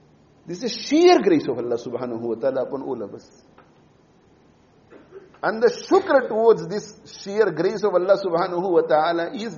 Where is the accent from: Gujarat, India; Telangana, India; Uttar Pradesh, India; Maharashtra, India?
Gujarat, India; Bhoria; born there; I sometimes think about myself that I was born in Bhoria, a very, very small village. Small village.